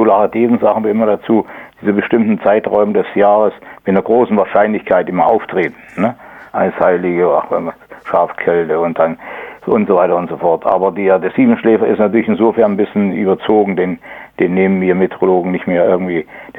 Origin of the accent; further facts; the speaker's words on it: Northern Germany, Germany; das wettern wir ab, wie als Norddeutsche.